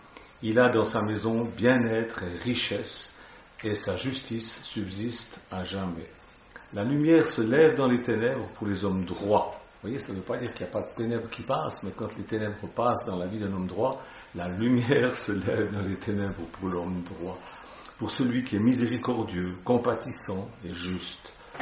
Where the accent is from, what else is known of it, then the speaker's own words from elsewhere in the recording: Switzerland; je dis ça parce que je suis suisse